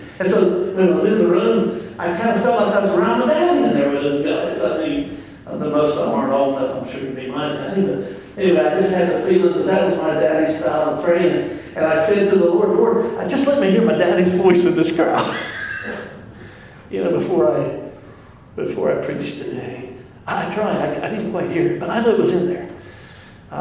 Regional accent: North Carolina, United States; But I grew up on the Outer Banks, with fishermen.

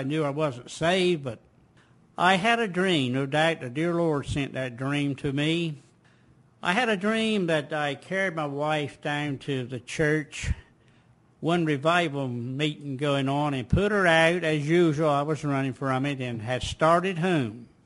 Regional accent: Harkers Island, North Carolina, United States; the Outer Banks, Harker's Island to be exact. It's right near Cape Lookout National Seashore Park.

